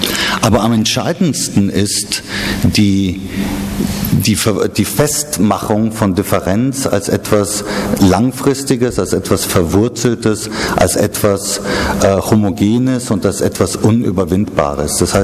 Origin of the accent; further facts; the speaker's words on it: Kenya; Also ich bin in Kenia aufgewachsen